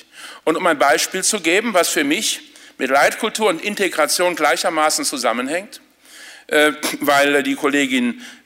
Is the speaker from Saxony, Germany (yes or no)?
no; Saarland, Germany; Ich komme aus dem Saarland, wo es viele Gemeinden gibt, wo es mehr Vereinsmitglieder gibt als Einwohner.